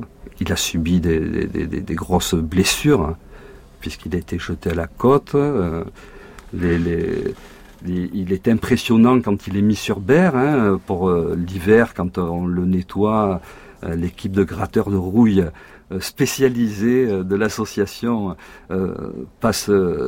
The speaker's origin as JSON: {"language": "French", "town": "Bordeaux", "region": "Nouvelle-Aquitaine", "country": "France", "tie": "born there", "said": "Je suis né à Bordeaux."}